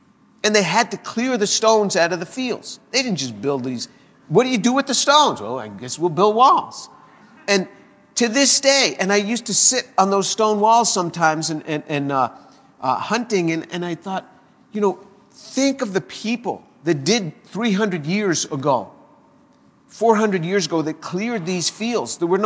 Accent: New York, United States; You know, I'm from New York, and I used to go hunting in New York State.

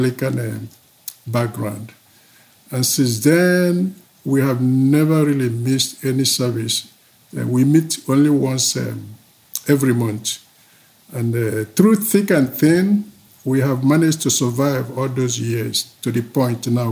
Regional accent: Nigeria; first language Igbo; English is a second language; I was born in Nigeria and grew up in that culture of Igbo. That's our original language. English is our second language.

